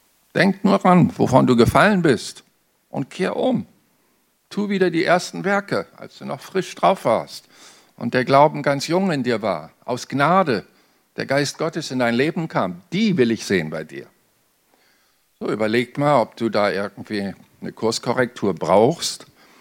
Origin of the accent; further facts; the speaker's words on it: North Germany, Germany; Alter schützt vor Torheit nicht, sagt man bei uns in Norddeutschland. Ist das hier im Süden auch so?